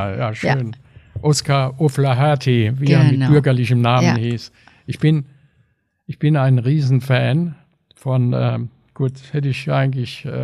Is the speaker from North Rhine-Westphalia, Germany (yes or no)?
no; Mannheim, Baden-Württemberg, Germany; ich bin Mannheimer